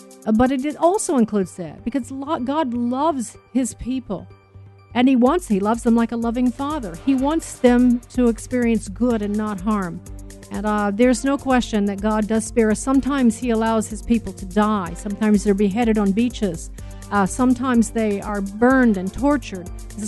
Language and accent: English; Illinois, United States; It's like me. I'm from Illinois.